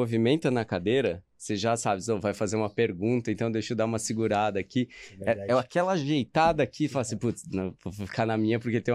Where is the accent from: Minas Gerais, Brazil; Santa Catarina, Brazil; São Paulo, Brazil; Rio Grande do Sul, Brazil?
Santa Catarina, Brazil; eu sou catarinense